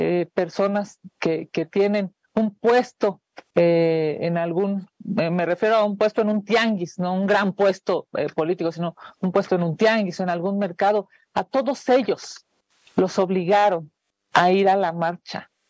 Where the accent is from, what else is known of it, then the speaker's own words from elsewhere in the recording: Mexico City, Mexico; lo digo como senadora chilanga